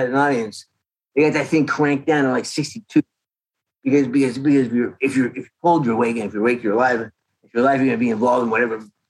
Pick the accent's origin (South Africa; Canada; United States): Canada; Yeah, sometimes it got really cold. When I think of cold is going on camping trips. Like, we go on camping trips in November.